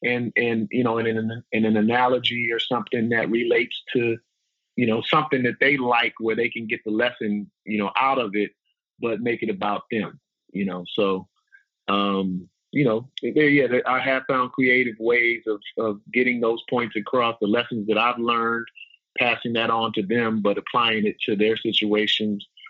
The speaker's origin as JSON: {"language": "English", "region": "West Coast", "country": "United States", "tie": "born or raised there", "said": "On top of, I grew up on the West Coast, right?"}